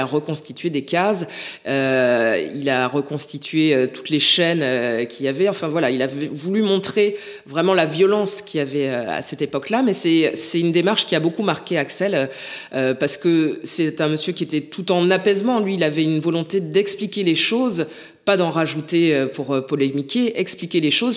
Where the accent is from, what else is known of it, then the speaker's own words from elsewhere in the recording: Nouvelle-Aquitaine, France; born there; je suis née au Bordelais, ça fait 8 ans que je vis à Bordeaux.